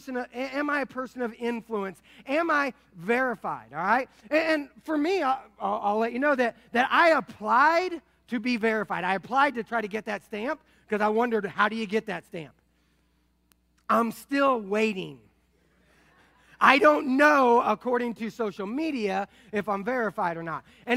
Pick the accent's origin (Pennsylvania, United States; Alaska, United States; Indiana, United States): Indiana, United States; Indianapolis; And then the Colts moved to our town. I grew up in Indianapolis, so I've always been a huge Colts fan